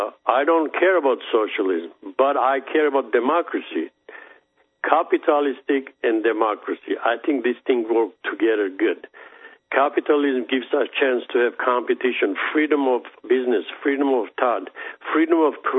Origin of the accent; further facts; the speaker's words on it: Armenia; also born or lived in Soviet Union; I grew up in the Soviet Union. You know, Armenia was one of the republics for Soviet Union.